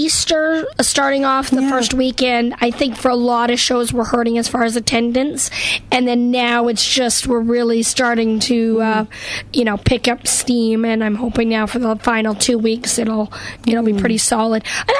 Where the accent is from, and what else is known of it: the Prairies, Canada; born or raised there; also born or lived in Western Canada / Los Angeles; now in North Carolina, United States